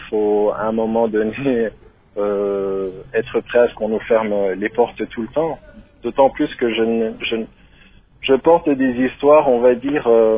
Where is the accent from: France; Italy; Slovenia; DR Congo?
DR Congo; je vais pouvoir aller tourner au Congo en tant que Congolais